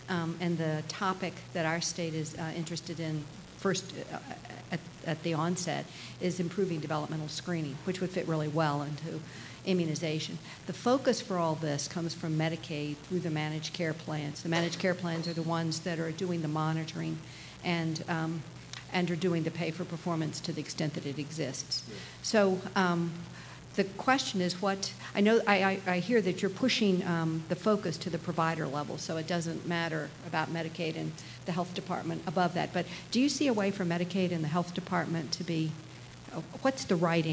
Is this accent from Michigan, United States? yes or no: no; Ohio, United States; from Ohio